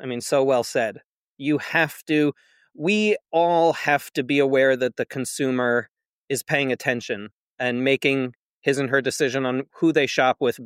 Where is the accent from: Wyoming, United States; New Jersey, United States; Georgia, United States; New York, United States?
New York, United States; We're from New York originally, so coming to High Point, North Carolina twice a year as a kid